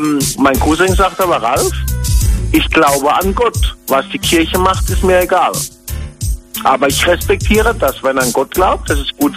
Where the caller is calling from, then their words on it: Nussloch, Baden-Württemberg, Germany; Aus Nussloch bei Heidelberg.